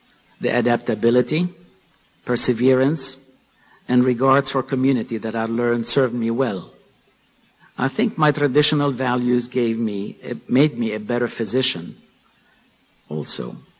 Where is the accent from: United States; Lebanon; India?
Lebanon; Ghazir, Keserwan-Jbeil; I grew up in Ghazir, Lebanon. For those of you who may not know, It is a small city north of Beirut, nestled between the sea and the mountains.